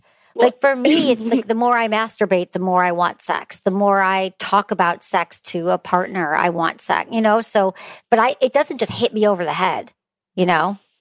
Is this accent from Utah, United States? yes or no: no; Michigan, United States; it's so funny that you're calling in right now because I'm from Michigan.